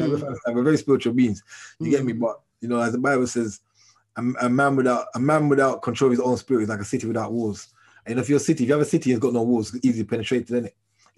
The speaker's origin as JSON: {"language": "English", "region": "England", "country": "United Kingdom", "said": "I went to Jamaica as an English youth. I did a lot of crazy things, you know, that you wouldn't expect some from England to come and do in Jamaica."}